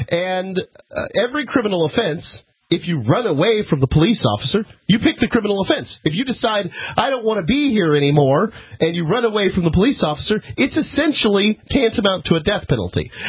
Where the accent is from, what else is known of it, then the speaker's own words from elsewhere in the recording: Bradenton, Florida, United States; also born or lived in Sarasota; So I was born in Sarasota Memorial Hospital, one county south of Manatee, where I grew up. My hometown is Bradenton, Florida.